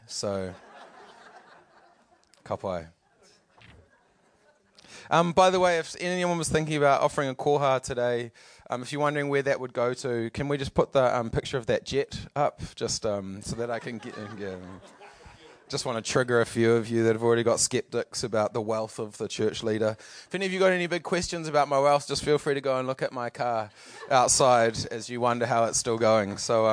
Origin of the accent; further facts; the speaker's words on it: Palmerston North, Manawatū-Whanganui, New Zealand; I grew up in Palmerston North. I am, my belonging in this land comes via Te Tiriti o Waitangi. I am Pākehā. Most of my ancestors are from Scotland.